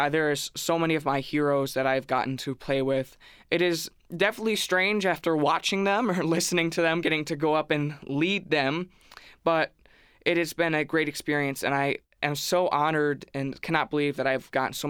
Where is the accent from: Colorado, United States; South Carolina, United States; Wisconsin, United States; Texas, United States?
Wisconsin, United States; I've been going up there ever since I was born. So I grew up around the Wisconsin River. I learned to swim in the Wisconsin River.